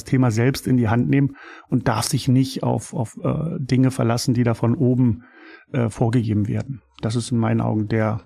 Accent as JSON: {"language": "German", "country": "Germany", "tie": "born or raised there", "said": "Ich bin ja in der DDR aufgewachsen und zumindest die ersten Kindheitsjahre dort verbringen dürfen"}